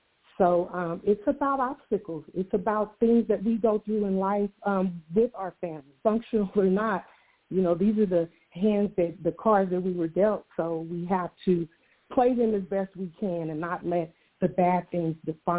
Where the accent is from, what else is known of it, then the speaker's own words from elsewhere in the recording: Oakland, California, United States; also born or lived in Stockton; I was born in Stockton. Yes, born in Stockton, moved to Oakland in the fifth grade, and was pretty much raised between the two cities.